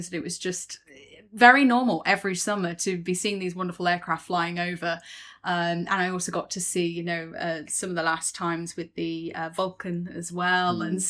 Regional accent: Lincoln, East Midlands, United Kingdom; I'm from Lincoln originally, so from Bomber County, from Lincolnshire, and aviation is in the water there

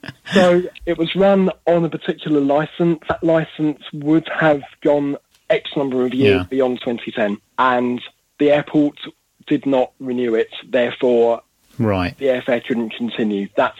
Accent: Bromley, London, United Kingdom; this is where I grew up. I was born and raised in Bromley, which is just down the road.

